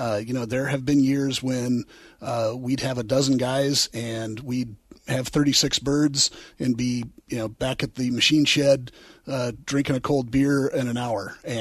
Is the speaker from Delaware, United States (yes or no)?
no; Iowa, United States; I grew up hunting pheasants in Iowa